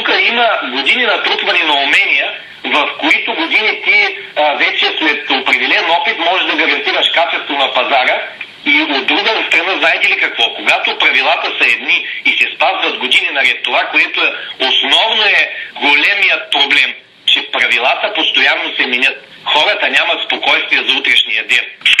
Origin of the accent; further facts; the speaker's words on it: Gabrovo, Gabrovo Province, Bulgaria; ни говорят до нас като габровци